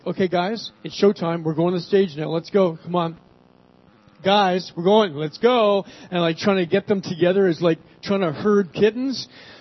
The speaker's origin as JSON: {"language": "English", "town": "Toronto", "region": "Ontario", "country": "Canada", "said": "I'm originally from Toronto."}